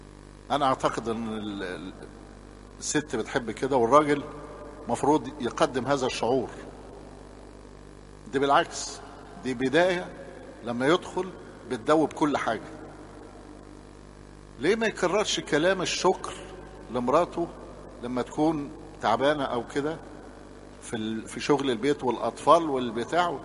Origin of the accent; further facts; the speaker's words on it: Upper Egypt, Egypt; زي عندنا في الصعيد استحالة يبقى هو لو حد لمس مراته يحصل ما يحصل